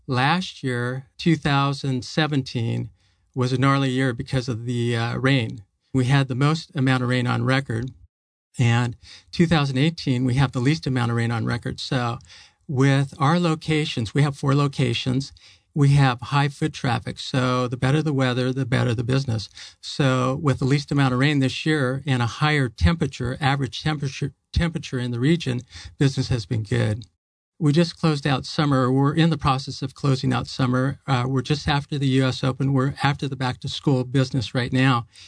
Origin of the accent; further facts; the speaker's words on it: Honolulu, Hawaii, United States; I was born in Honolulu, Hawaii, and I learned to surf, believe it or not, on the north side of the pier, right out front of the store when I was 12 years old.